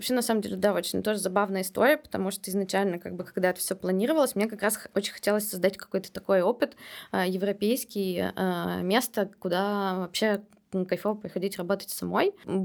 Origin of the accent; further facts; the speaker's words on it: Saint Petersburg, Russia; born there; Я родилась в Петербурге.